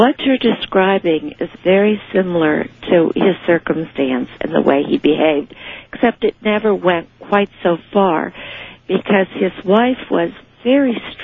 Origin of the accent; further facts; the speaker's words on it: Gainesville, Florida, United States; Ken, by the way, I'm from Gainesville, Florida